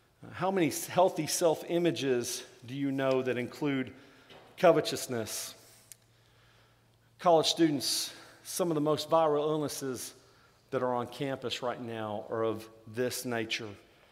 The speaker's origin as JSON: {"language": "English", "region": "Texas", "country": "United States", "tie": "born or raised there", "said": "I remember growing up in South Texas, I was terrified of storms that would roll through"}